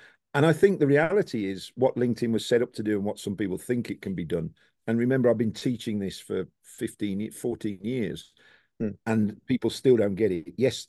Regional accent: United Kingdom; in a few months' time, I'll be moaning that it's too hot because I'm British.

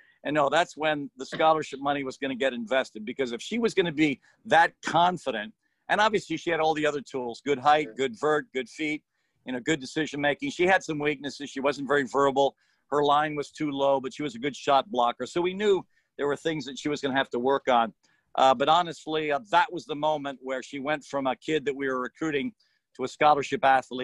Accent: Mumbai, Maharashtra, India; born there; moved away; also born or lived in Kenya / Singapore; I was born in an English colony. I was raised in British colonies. I was born in Bombay, India. I've lived in Kenya and Singapore.

